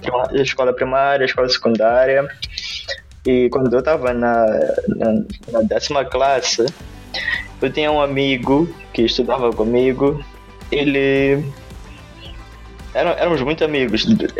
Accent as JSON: {"language": "Portuguese", "region": "Maputo", "country": "Mozambique", "moved": "yes", "lives_now": "London, United Kingdom", "said": "Sou originalmente de Moçambique, sou de Maputo, mas hoje vivo em Londres e estou a trabalhar na Google."}